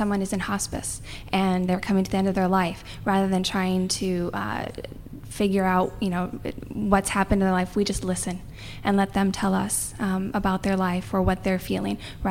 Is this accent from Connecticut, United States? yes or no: no; Des Moines, Iowa, United States; I'm from Des Moines, Iowa, and I'm a humanist celebrant